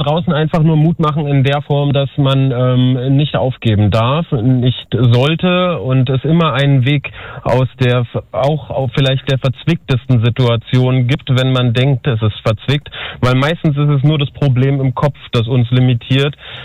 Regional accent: Berlin, Germany; Also ich bin auch echter Berliner und bin hier aufgewachsen

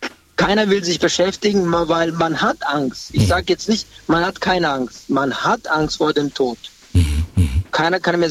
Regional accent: Freiburg im Breisgau, Baden-Württemberg, Germany; ich komme aus Freiburg in der Nähe, Freiburg im Breisgau.

